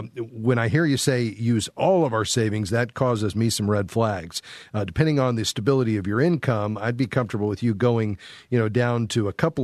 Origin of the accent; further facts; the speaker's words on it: Florida, United States; Okay. Yeah, you know, the challenge is that I'm from South Florida